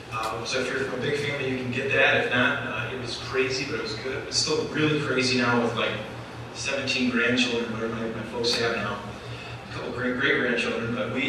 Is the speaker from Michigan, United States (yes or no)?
yes; Michigan, United States; And I'm from Michigan, so I didn't know this part of the country too well.